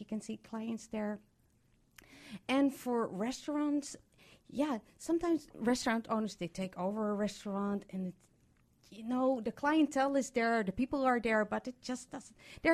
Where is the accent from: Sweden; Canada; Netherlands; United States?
Netherlands; Amsterdam, North Holland; I'm from Amsterdam. I'm used to small spaces.